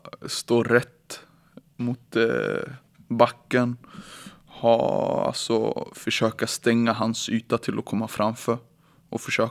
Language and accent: Swedish; Stockholm, Stockholm County, Sweden; Jag är uppvuxen i Stockholm från västra sidan.